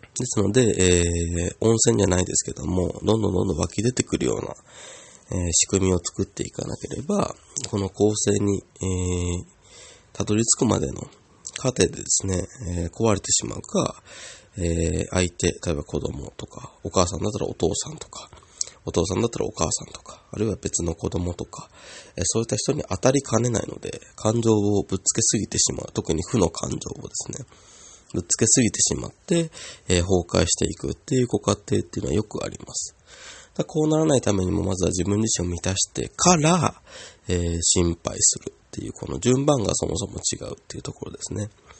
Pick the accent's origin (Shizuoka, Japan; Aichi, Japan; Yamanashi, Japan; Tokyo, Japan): Yamanashi, Japan; 地元の山梨の教育委員会の教育委員会で、学校の先生方に講演をする